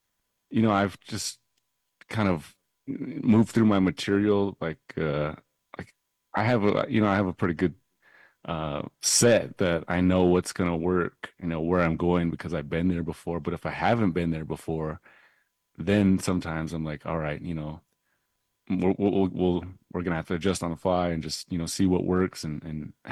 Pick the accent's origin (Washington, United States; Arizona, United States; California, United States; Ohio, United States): Arizona, United States; Chinle; growing up in Chinle on the res, man, you know, we go to Gallup on the weekends